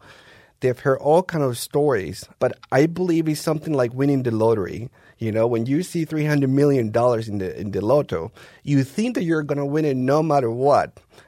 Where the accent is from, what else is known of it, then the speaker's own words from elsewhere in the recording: Colombia; English is a second language; moved away as an adult; now in United States; In my case, I come from Colombia